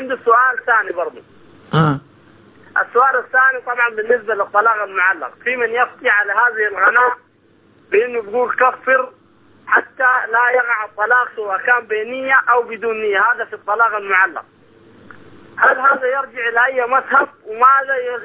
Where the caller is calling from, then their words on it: Sudan; يعني طبعا احنا هنا عندنا في السودان